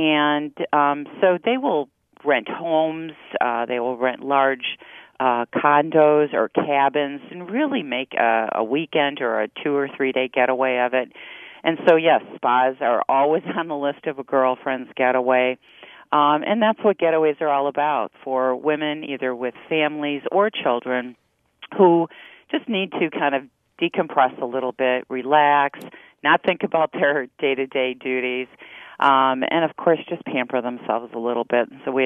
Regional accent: Chicago, Illinois, United States; Absolutely. I actually grew up in Chicago myself, so.

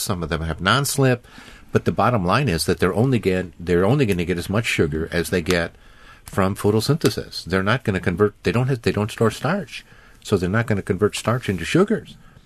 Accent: Woodstock, Illinois, United States; you're from my part of the country, McHenry. I'm from Woodstock.

